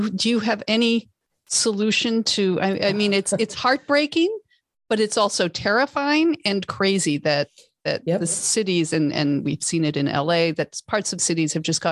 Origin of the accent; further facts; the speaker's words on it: Canada; I'm originally Canadian.